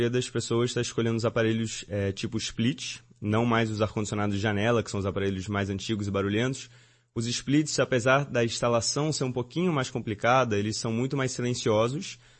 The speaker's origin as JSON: {"language": "Portuguese", "region": "Rio de Janeiro", "country": "Brazil", "said": "Sou do Rio."}